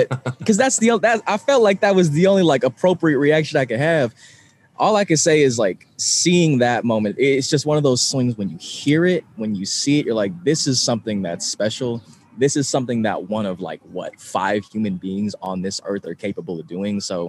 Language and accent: English; California, United States; I'm from California where it's like 65 degrees all the time.